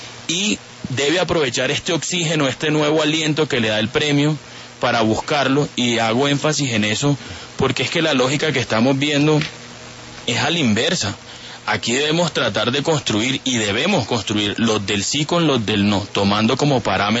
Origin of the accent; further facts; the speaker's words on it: Colombia; Aquí quien decide que una propuesta es viable y razonable somos los colombianos